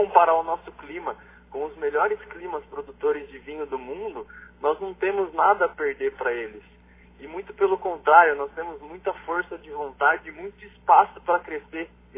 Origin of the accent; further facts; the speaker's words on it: Sorocaba, São Paulo, Brazil; Eu sou de São Paulo, sou de Sorocaba, na verdade, interior de São Paulo.